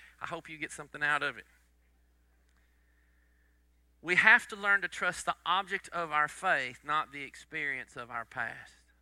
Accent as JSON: {"language": "English", "region": "Texas", "country": "United States", "said": "I'm from Northeast Texas and I lived other places and got to see other things, so I got to see other cultures. And when I moved back to Northeast Texas"}